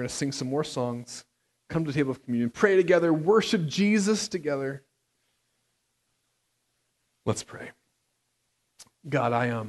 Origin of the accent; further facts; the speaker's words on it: Cincinnati, Ohio, United States; I'm going to be thinking about my hometown, Cincinnati.